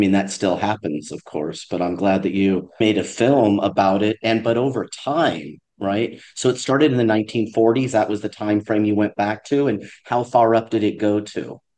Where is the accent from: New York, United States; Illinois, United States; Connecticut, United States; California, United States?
California, United States; Los Angeles; I grew up in Los Angeles and I know where that community is now, but I never even heard of it growing up.